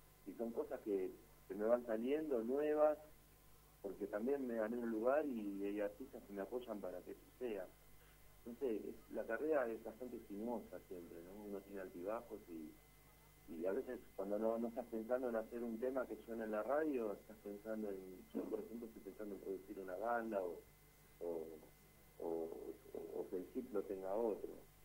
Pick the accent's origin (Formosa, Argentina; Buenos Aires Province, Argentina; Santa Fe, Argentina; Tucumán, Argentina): Buenos Aires Province, Argentina; Moreno; born there; now in Buenos Aires, Argentina; Yo, por ejemplo, vivo en Capital, en el centro, pero nací en Moreno, que es sobre el oeste de Gran Buenos Aires. Y me tuve que ir del barrio